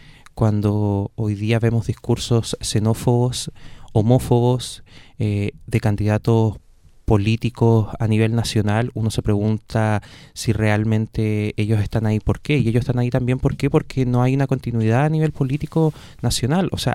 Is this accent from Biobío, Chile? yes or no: no; Frutillar, Los Lagos, Chile; Yo soy de Frutillar